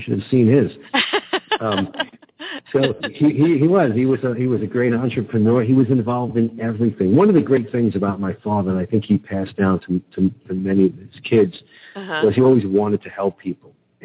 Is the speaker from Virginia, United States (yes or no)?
no; New York City, New York, United States; accent: New York; also born or lived in Florida; now in Los Angeles, United States; Yeah, I was born in New York City. I think probably the listeners picked that up from my introduction. born and raised there. I can't lose the accent. I then spent a little bit of time, about 20 years in Florida